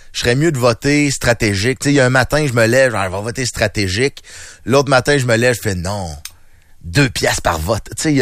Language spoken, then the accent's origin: French; Quebec, Canada; oh non, je suis un Québécois. Faut défendre les intérêts des Québécois.